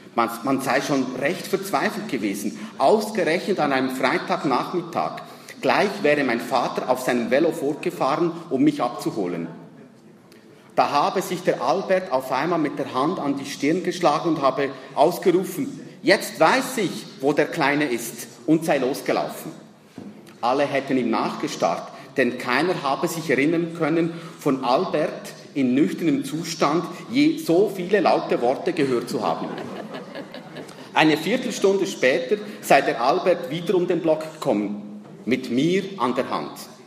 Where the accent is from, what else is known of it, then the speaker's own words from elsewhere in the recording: Naples, Campania, Italy; accent: Neapolitan; German is a second language; Meine Eltern kommen ja aus Neapel und ich habe zu Hause ja Dialekt gesprochen, neapolitanischen Dialekt.